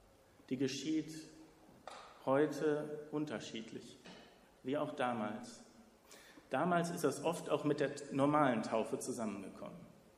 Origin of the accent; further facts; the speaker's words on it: Oberhausen, North Rhine-Westphalia, Germany; In meiner Gemeinde in Oberhausen, wo ich herkomme